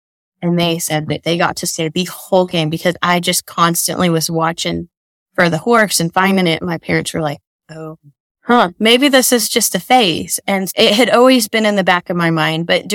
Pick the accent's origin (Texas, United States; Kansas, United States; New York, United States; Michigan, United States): Texas, United States; Lubbock; So I was born and raised in Lubbock.